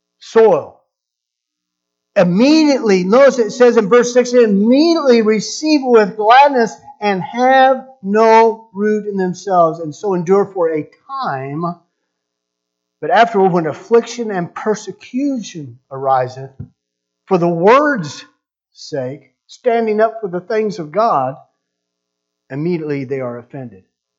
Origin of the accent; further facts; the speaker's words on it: Mapleton, Illinois, United States; The house where I grew up in Mapleton, Illinois, it was a double lot.